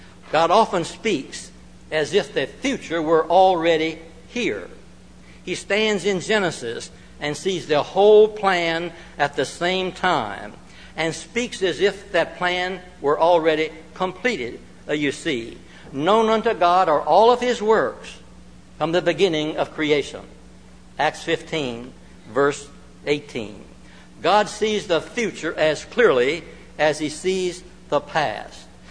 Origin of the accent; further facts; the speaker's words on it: Virginia, United States; When I first became a Christian, I grew up in Northern Virginia, and Alva Huffer had a radio program.